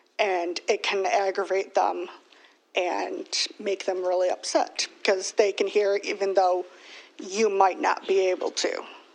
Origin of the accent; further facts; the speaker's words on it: Ypsilanti Township, Michigan, United States; I'm from Yipsey Township.